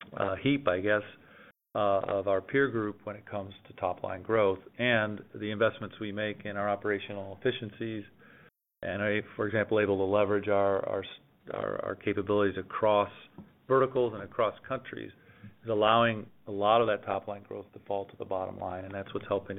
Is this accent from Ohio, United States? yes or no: yes; Cleveland, Ohio, United States; now in Chicago, United States; I am from Cleveland, so I'm also hoping for a good next couple of weeks living in Chicago here.